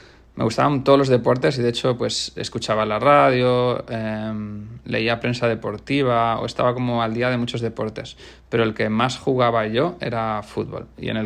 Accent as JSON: {"language": "Spanish", "region": "Balearic Islands", "country": "Spain", "tie": "born there", "said": "Yo nací en Mallorca."}